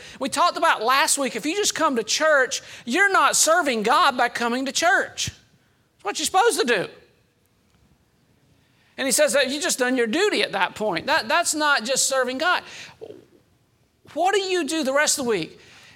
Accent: Georgia, United States; I'm from Johnson County now, you know. I grew up in South Georgia, but now I've adopted Johnson County ways.

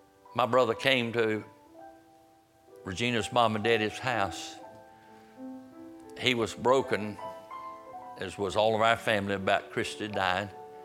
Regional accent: North Carolina, United States; I'm telling you, I'm from Halifax County, North Carolina. I've been in the country most all my life. I love it.

